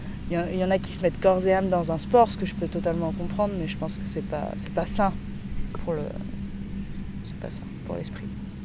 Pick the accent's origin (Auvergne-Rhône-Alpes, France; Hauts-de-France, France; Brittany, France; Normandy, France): Auvergne-Rhône-Alpes, France; En fait, je suis de Haute-Savoie, moi.